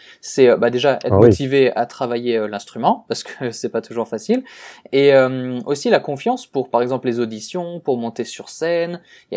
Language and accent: French; Strasbourg, Grand Est, France; qui est à Strasbourg, là d'où je viens